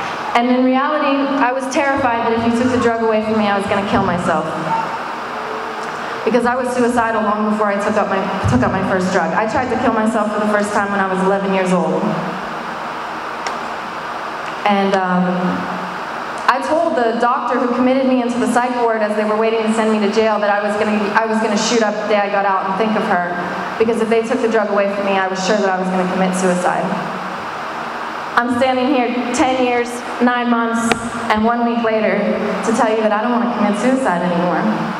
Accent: Pittsburgh, Pennsylvania, United States; Because I grew up in Pittsburgh, actually. I'm from Pittsburgh. And just outside of Pittsburgh in Crafton.

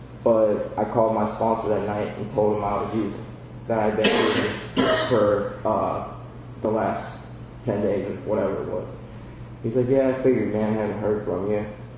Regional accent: Akron, Ohio, United States; also born or lived in Warren, Ohio / Pittsburgh, Pennsylvania; I'm originally from Ohio, Akron, Ohio, and I got clean in Warren, Niles area, which is outside of Youngstown, and I moved to Pittsburgh

